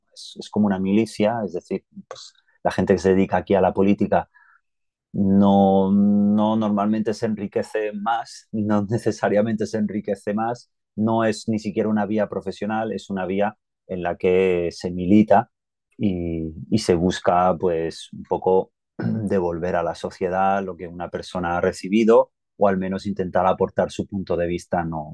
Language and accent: Spanish; Spain; now in Switzerland; al final la mayoría venimos de España